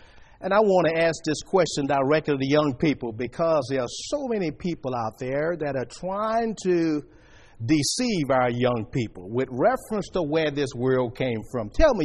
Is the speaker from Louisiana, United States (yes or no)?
yes; New Orleans, Louisiana, United States; I'm from New Orleans, Louisiana, swampland, flat land. I remember as a youngster growing up, I said, I can't wait. I'm infatuated with mountains.